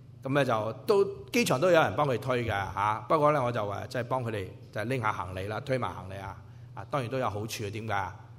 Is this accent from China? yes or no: yes; China; 我说是啊，我是中国人啊